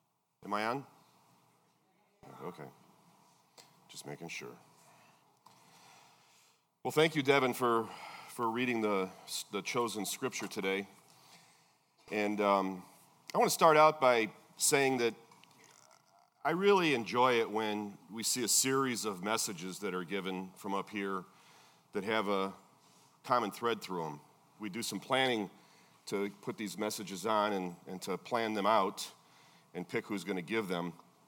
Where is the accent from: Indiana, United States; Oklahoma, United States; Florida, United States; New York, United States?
Indiana, United States; Gary; born there; So in my case, I was born in Gary, Indiana, and my parents were born in the United States.